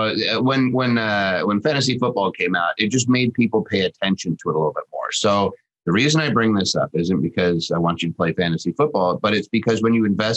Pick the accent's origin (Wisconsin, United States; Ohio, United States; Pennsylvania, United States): Pennsylvania, United States; Philadelphia; now in Seattle, United States; I grew up in Philadelphia. Some people know that, some people don't.